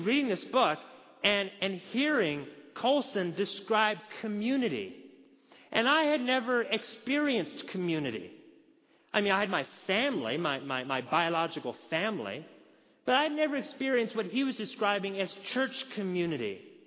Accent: Oregon, United States; You know, I grew up in Oregon, where the default setting is non-Christian.

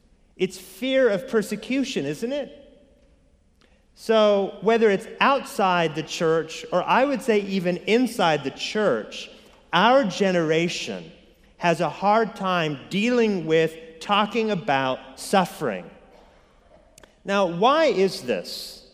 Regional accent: Oregon, United States; Well, I grew up in Oregon, and in my entire youth, I'd say 0 to 21, I never went to a funeral.

